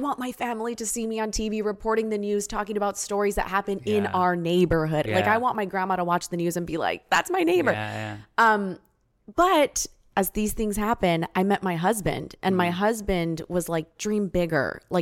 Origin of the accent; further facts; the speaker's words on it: El Paso, Texas, United States; Born and raised in El Paso, Texas.